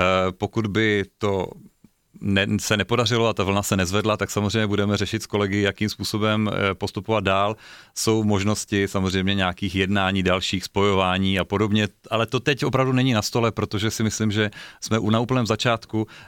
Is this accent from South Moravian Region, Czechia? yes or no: no; Havířov, Moravian-Silesian Region, Czechia; Já jsem ze Severní Moravy, z Havířova, vyrůstal jsem prostě v prostředí, které bylo jiné než tady, než mají lidi představu tady ve velkých městech